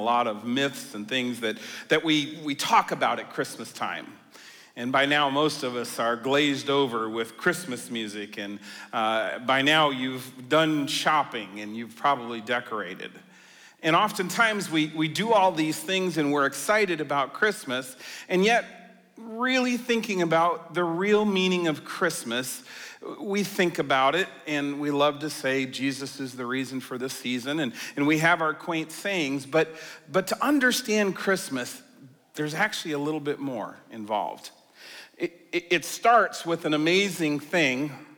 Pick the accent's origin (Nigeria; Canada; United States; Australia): Australia; And growing up in Australia, I heard six white boomers.